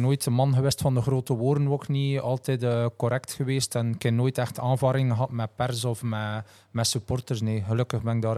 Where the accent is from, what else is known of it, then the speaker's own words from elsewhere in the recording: Menen, Flanders, Belgium; born there; in Menen, in mijn geboortestad, in de stad waar ik woon.